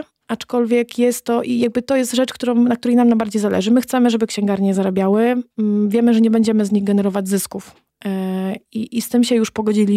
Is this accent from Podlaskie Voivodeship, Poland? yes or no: no; Wągrowiec, Greater Poland Voivodeship, Poland; zabierali mnie do księgarni w mojej rodzinnej miejscowości w Wągrowcu, bo ja pochodzę z Wągrowca.